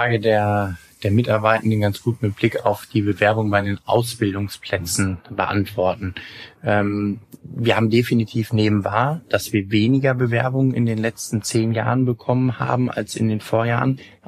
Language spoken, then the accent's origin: German; North Rhine-Westphalia, Germany; Ich bin absoluter Lokalpatriot. Ich liebe meine Heimatstadt und das Ruhrgebiet